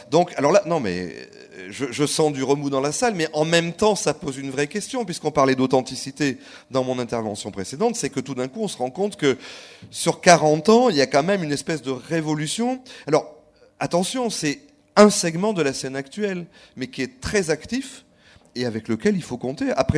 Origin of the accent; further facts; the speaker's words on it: Bordeaux, Nouvelle-Aquitaine, France; c'était une journée importante parce que je suis bordelais